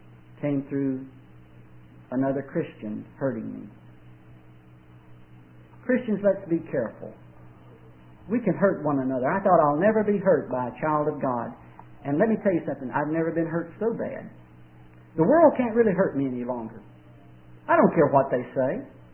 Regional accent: Waco, Texas, United States; I came from the part where they were rough. If you said, hey, I'm from East Waco, nobody really wanted to have anything to do with you.

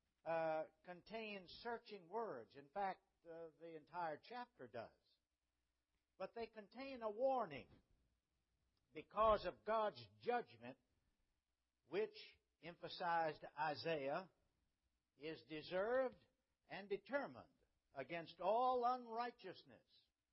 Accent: Richmond, Virginia, United States; Growing up in Richmond, lunch was dinner. And dinner was supper.

